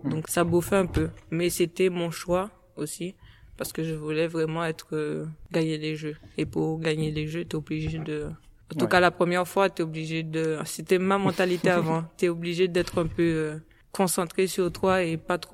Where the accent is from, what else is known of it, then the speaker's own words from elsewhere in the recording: Caribbean, France; j'ai grandi aux Antilles, donc comme j'ai toujours mangé très local